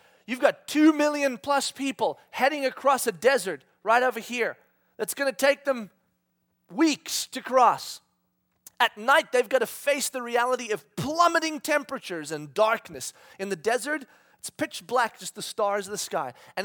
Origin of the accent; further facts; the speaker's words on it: South Africa; also born or lived in Namibia; Now, I grew up in South Africa. And for 3 years, we lived in a place called Walvis Bay, which is in Namibia